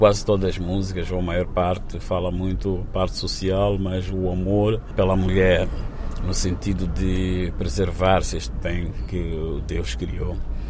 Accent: Maputo, Maputo City, Mozambique; also born or lived in Inhambane; eram músicos que cresceram no meu bairro, Chamanculo, onde eu nasci.

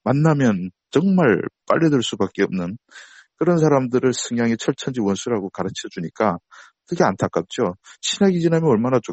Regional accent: North Korea; now in United States; 저는 뭐 북에 있을 때 그 대공포 부대에 근무했는데

